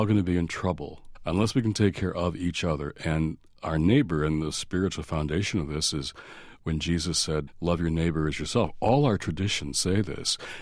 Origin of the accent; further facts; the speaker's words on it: Detroit, Michigan, United States; because I was really feeling Detroit, my hometown, racial polarization, division